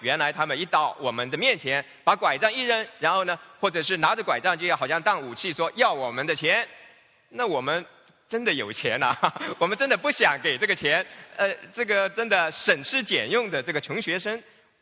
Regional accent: Hong Kong; now in Los Angeles, United States; 因为我们是香港人嘛，始终也算

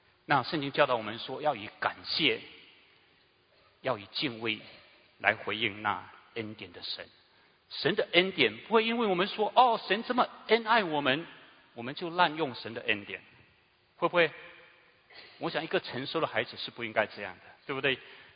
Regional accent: China; 所以我们中国人很孝敬父母亲啊

